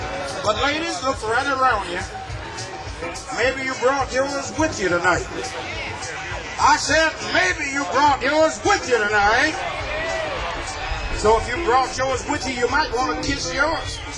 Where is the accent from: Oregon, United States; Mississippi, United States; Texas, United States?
Mississippi, United States; I'm from Mississippi. I ain't got nothing to do with it.